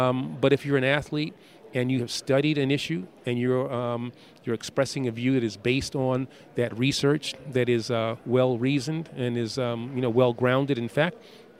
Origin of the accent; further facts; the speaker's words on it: New York City, New York, United States; I grew up in New York City, but, you know, there's not much green in New York City.